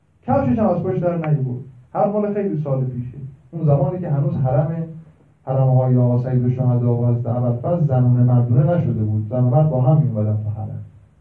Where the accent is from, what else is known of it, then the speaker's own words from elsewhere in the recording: Iran; فهمید که من ایرانیم